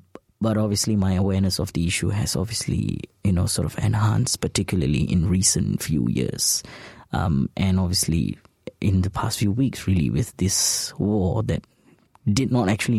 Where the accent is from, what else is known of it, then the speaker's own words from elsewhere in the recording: Singapore; how do you approach these issues as a Singaporean